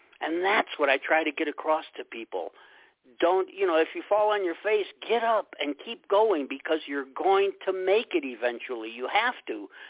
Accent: Chicago, Illinois, United States; You know, I'm from Chicago, the Chicago area

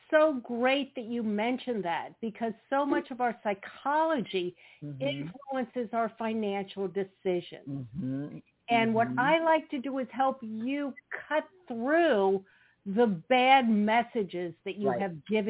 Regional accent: Cincinnati, Ohio, United States; I was raised in Cincinnati, Ohio by entrepreneurial parents.

